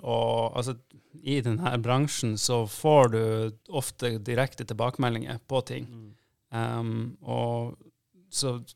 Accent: Tromsø, Troms, Norway; vi er fra Nord-Norge, vi er fra Tromsø

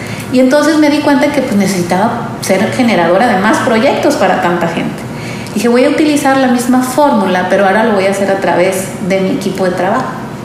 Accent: Monterrey, Nuevo León, Mexico; soy de Monterrey, originaria, estudié la carrera en mi tierra.

